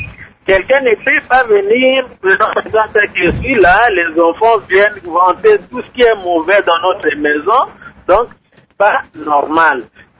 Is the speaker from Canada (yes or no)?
no; DR Congo; je pense que nous devons avoir ce sentiment-là de confiance de soi en tant que Congolais. C'est-à-dire qu'au Congo aussi, il y a de bonnes choses.